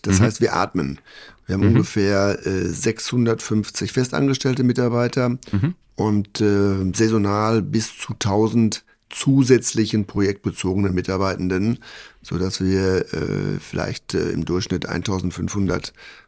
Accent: Hamm, North Rhine-Westphalia, Germany; Ich komme, darauf lege ich wirklich sehr viel Wert, ich komme aus Hamm in Westfalen. Mhm. Und das ist deswegen für mich wichtig, weil das eine Gegend ist, das ist also Hamm ist vielleicht für die es nicht kennen, ungefähr 30 Kilometer östlich von Dortmund.

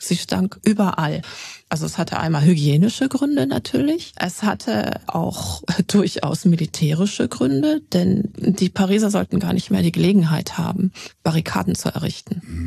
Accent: Heidelberg, Baden-Württemberg, Germany; moved away; Ich bin Heidelbergerin

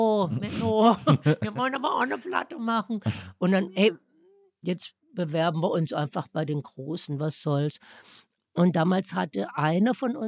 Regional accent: Baden-Württemberg, Germany; Also Baden, wo ich herkomme, man nennt das ja das Kalifornien Deutschlands.

